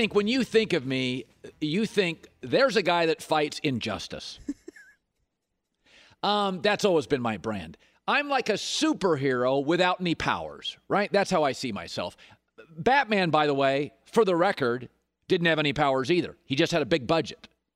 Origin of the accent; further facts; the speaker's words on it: Seattle, Washington, United States; Seattle, it should be noted before Russell Wilson, and I'm from Seattle, team I grew up with, was irrelevant before he arrived.